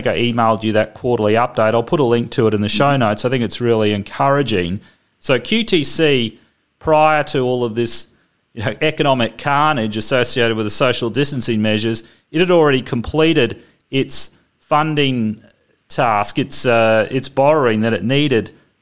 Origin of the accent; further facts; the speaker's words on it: Queensland, Australia; And as a Queenslander and someone who remembered historically how well run Queensland was financially during successive governments